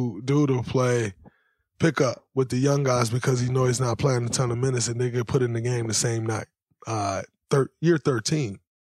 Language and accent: English; Saginaw, Michigan, United States; I'm from Saginaw, Michigan.